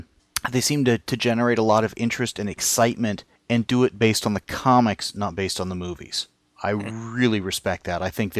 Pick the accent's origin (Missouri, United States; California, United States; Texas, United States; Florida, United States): California, United States; San Diego; I grew up in San Diego. I mean, it's earthquake country. It's a low city by and large, and I was out in the suburbs.